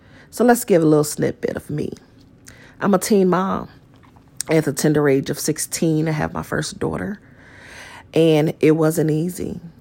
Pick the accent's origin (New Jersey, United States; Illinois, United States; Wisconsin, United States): Illinois, United States; Chicago; born and raised in Chicago, raised by a single parent